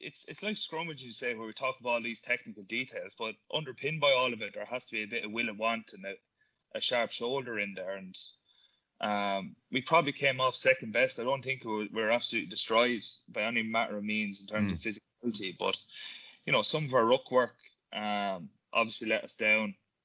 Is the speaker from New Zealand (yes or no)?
no; Ireland; I suppose as Irish players, we were nearly conditioned to sit in meetings and take in a lot of information.